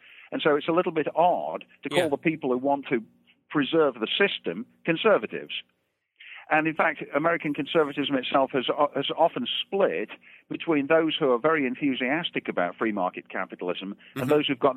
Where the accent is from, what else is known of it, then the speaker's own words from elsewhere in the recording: Derby, East Midlands, United Kingdom; also born or lived in Birmingham; I was born and raised in England. I was born in the town of Birmingham and raised in Derby, which is nearby, right in the center of England.